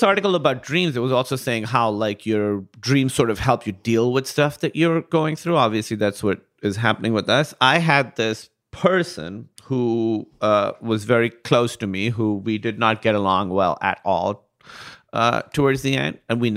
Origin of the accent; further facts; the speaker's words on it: Karachi, Sindh, Pakistan; I grew up in Karachi, Pakistan, and it was a very, very rare name there because it's from a Shia prayer. I'm named after a Shia person, and Pakistan's majority Sunni, so there weren't that many Shia people, and honestly, it was hard to be Shia there.